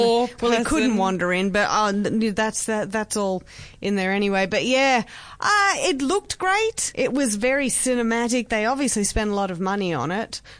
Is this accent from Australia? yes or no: yes; Australia; But as an Australian, there were glaring moments. There were just words where he said military. Well, we don't say it that way. We say military.